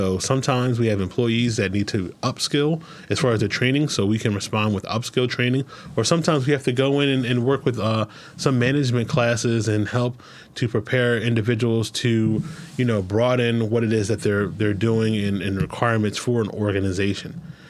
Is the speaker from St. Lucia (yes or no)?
no; Wilmington, Delaware, United States; So, born and raised in Wilmington, Delaware, I attended the University of Maryland Eastern Shore for my Bachelor's of Science degree in Business Education.